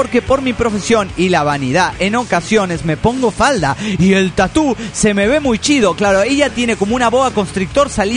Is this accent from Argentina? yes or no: yes; Tierra del Fuego, Argentina; de Tierra del Fuego, Argentina. Hola, gente.